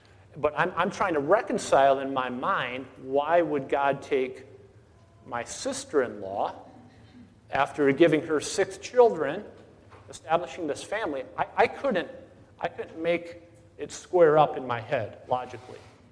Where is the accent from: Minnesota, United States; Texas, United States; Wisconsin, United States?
Minnesota, United States; but we ended up in Rochester, moving up from Oklahoma. I grew up in Minnesota.